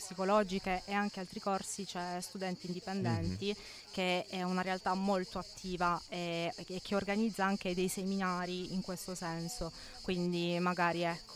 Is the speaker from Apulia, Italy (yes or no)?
yes; Bari, Apulia, Italy; Da Bari e studio a Bari.